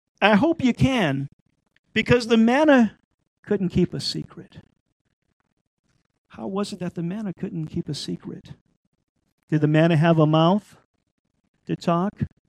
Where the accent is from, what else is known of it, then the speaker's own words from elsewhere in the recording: Louisiana, United States; You know, my family, I'm Creole from Louisiana.